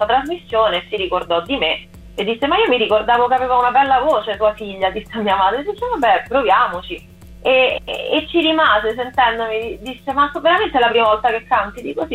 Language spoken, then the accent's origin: Italian; Catania, Sicily, Italy; born there; also born or lived in Rome; io non sono di Roma, sono nata a Catania, ma ho vissuto a Roma per 25 anni